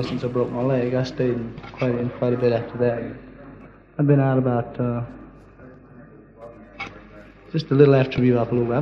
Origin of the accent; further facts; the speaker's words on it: Dallas, Texas, United States; also born or lived in Virginia, United States; I was born in Virginia and come from Dallas, Texas.